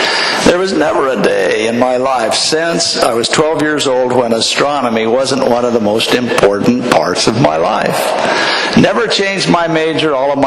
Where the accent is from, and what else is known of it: California, United States; born or raised there